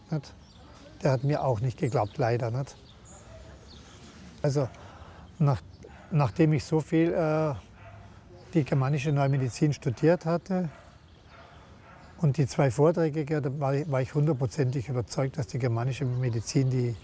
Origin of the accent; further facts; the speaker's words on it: Steyr, Upper Austria, Austria; Also mein Zwillingsbruder hat mich dann nach Österreich gebracht, in meine Heimatstadt Steyr.